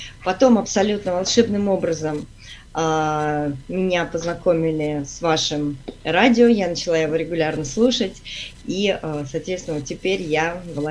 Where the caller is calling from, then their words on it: Saint Petersburg, Russia; Я из Санкт-Петербурга, вот, непосредственно из того города, откуда вещает Радио Теос.